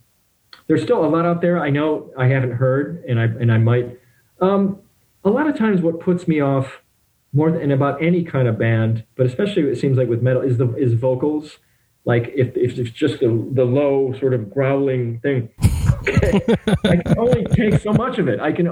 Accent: Michigan, United States; but growing up in Michigan, I really liked Canadian beers.

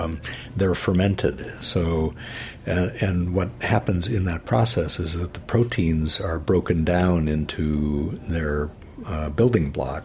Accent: Midwest, United States; I grew up in the Midwest. We didn't really have much in the way of ethnic foods.

